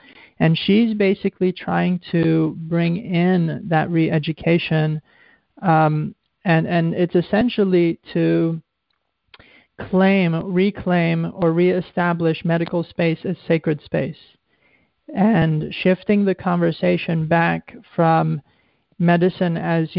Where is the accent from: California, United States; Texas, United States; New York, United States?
California, United States; Oakland; I'm from Oakland.